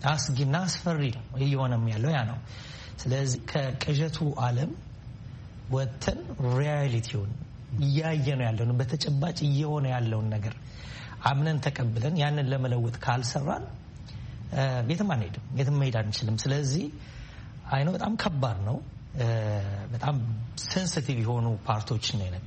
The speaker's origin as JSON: {"language": "Amharic", "region": "Addis Ababa", "country": "Ethiopia", "tie": "born or raised there", "said": "ተወልጄ ያደግኩት በአዲስ አበባ በተለምዶ ፈረንሳይ ለጋሲዮን አካባቢ በሚባል ቦታ ነው። በኑሮ አነስተኛ ከሚባሉ ቤተሰቦች ነው የተወለድኩት። የወታደር ልጅ ነኝ።"}